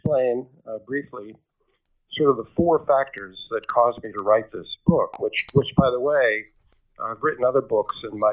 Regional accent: Quincy, Illinois, United States; First, I was born and raised in Quincy, Illinois, which is a small town on the Mississippi River not far from Mark Twain's Hannibal.

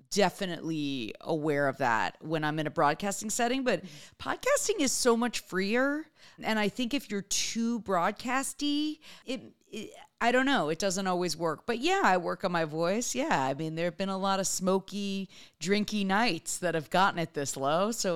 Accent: Florida, United States; like I grew up in South Florida, which is basically New York.

